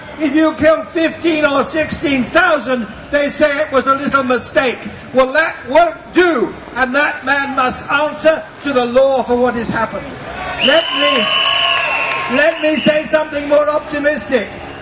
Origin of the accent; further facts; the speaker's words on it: England, United Kingdom; I would like to say, as an Englishman, British passport, served in the army, paid my taxes, and really proud of my country, I am now ashamed.